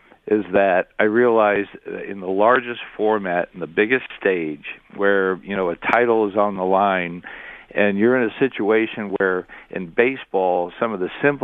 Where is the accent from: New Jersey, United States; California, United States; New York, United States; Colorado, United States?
New York, United States; My nickname for 4 years I grew up on Long Island